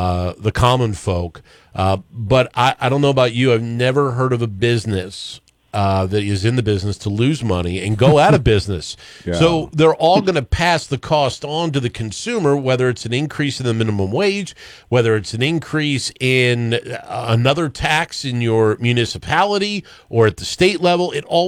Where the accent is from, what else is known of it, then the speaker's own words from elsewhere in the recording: East Coast, United States; I grew up on the East Coast.